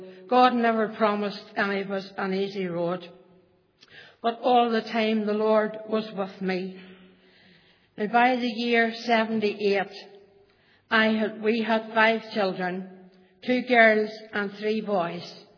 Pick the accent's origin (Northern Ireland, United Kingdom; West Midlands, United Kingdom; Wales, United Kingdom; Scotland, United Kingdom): Northern Ireland, United Kingdom; Bellaghy; born there; I was born in Ballaghy on the 10th of November, 46. I was the youngest of a family of 10. There was 8 of us girls and 2 boys. I wasn't brought up in a Christian home, but I was sent along to Sunday school and church in Ballyscullion Church in Ballaghy.